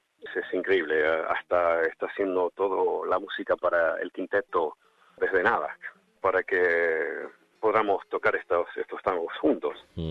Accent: Argentina; accent: Argentine; Pero con el hecho que yo soy argentino. Y así que le doy mucho más del toque del lunfardo, mucho más el acento argentino al tango

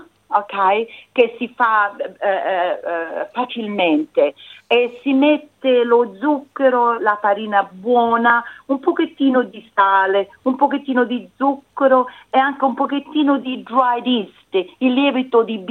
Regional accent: Vulcano, Sicily, Italy; Io sono della isola di Vulcano.

